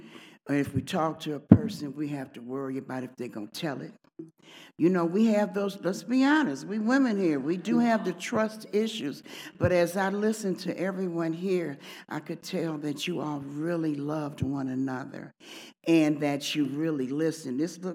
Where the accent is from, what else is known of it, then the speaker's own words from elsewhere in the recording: Chicago, Illinois, United States; And we're from Chicago, and I'm in a women's ministry that has 31 women.